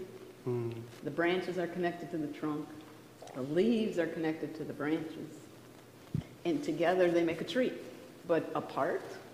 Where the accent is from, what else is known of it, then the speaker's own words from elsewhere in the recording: Sheboygan Falls, Wisconsin, United States; Is that just my hometown? Okay. Sheboygan Falls is a little backwards.